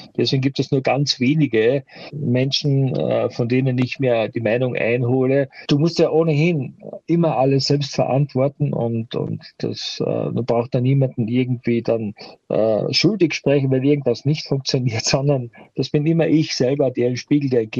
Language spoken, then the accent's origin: German; Austria; ich bin ein sturer Hundling, so sagt man bei uns in Österreich.